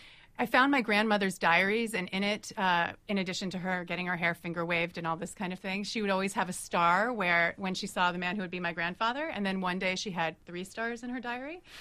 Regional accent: Chevy Chase, Maryland, United States; I grew up in Chevy Chase, Maryland, which is literally one moment away from D.C.

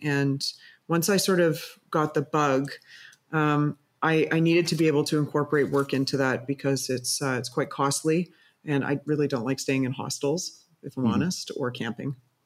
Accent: Canada; being Canadian

